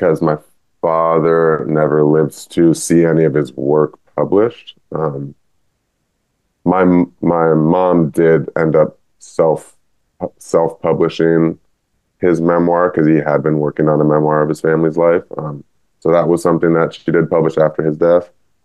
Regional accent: Berkeley, California, United States; I think just being here in the Bay Area, I was raised in Berkeley, the community

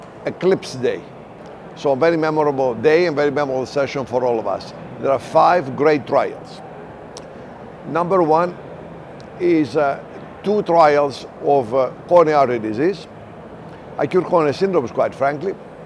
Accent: New York City, New York, United States; from New York City, United States of America

